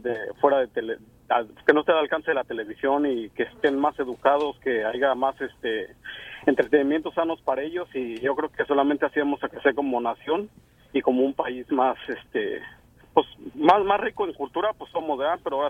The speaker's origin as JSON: {"language": "Spanish", "country": "Mexico", "said": "Yo como mexicano me da mucho orgullo"}